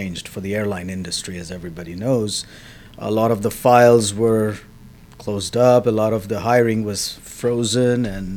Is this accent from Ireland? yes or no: no; India; now in United States; because, you know, I came from India and I had never bought a property.